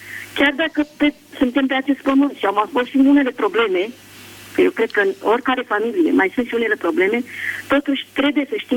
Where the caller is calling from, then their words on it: Spain; Vă sunt din Spania … din Spania